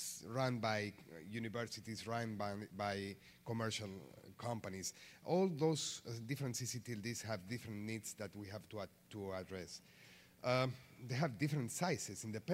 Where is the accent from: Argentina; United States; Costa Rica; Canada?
Argentina; because I'm from Argentina and I work in this particular region.